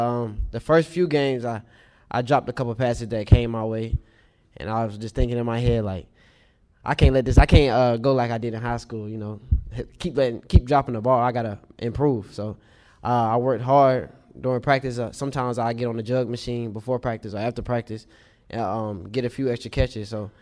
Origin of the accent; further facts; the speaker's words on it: Greensboro, North Carolina, United States; Growing up in Greensboro, you know, A&T is a big thing. I've been in this community my whole life.